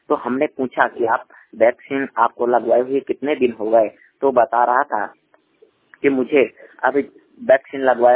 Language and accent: Hindi; Banda, Uttar Pradesh, India; जिला बांदा प्रदेश से।